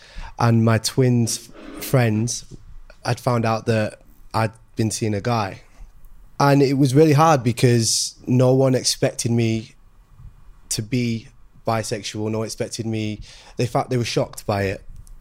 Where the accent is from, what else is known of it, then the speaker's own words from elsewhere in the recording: Manchester, North West England, United Kingdom; But I grew up in Manchester. So Manchester was kind of, it's a lot different to London.